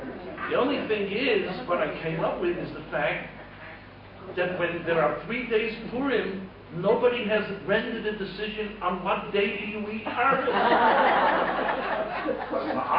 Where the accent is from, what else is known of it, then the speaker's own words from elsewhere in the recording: Jerusalem, Jerusalem District, Israel; I come from Har Nof, and since I come from Har Nof, then I have to find some kind of a chumrah that nobody ever thought of before.